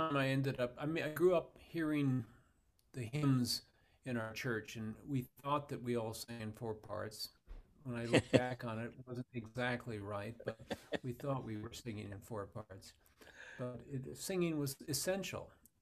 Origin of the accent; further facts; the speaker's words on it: Wanamingo, Minnesota, United States; Well, David, I grew up in Minnesota, and I was raised in a small town in southern Minnesota, Wanamingo.